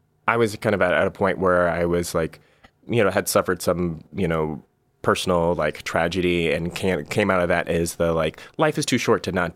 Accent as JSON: {"language": "English", "region": "California", "country": "United States", "said": "I'm from the Bay Area originally, so I got to see sort of that rise."}